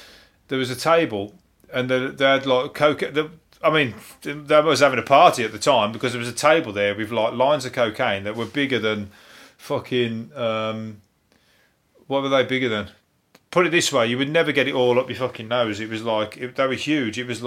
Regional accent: England, United Kingdom; Especially as an Englishman there, as a foreigner.

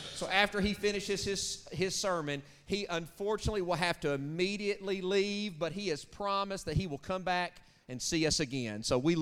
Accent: Arkansas, United States; Now, y'all know I'm from Arkansas. There's days, there's mornings I can't pronounce my own name.

